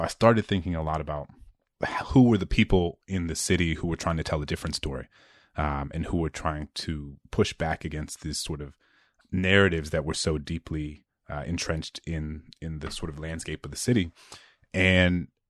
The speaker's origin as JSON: {"language": "English", "town": "New Orleans", "region": "Louisiana", "country": "United States", "tie": "born or raised there", "said": "So I was born and raised in New Orleans. Hurricane Katrina was my senior year of high school. So I actually finished school in Houston, but my family still lives in New Orleans."}